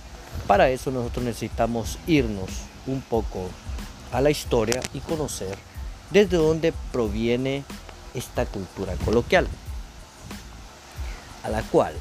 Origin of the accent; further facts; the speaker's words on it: El Salvador; yo soy originario de El Salvador, un país muy pequeño ubicado en América Central.